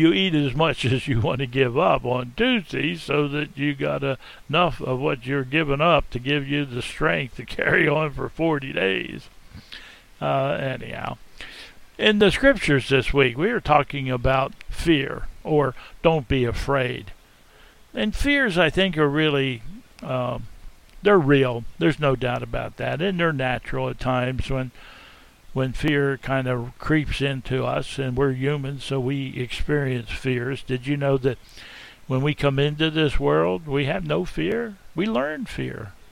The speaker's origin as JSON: {"language": "English", "region": "Pennsylvania", "country": "United States", "said": "I'm from Pennsylvania originally"}